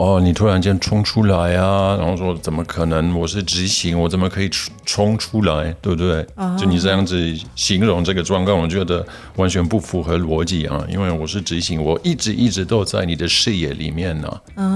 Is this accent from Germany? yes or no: yes; Germany; Chinese is a second language; now in Taiwan; 我不能把我就是身为一个德国人，可能之前习惯在德国交通的一些正常的状况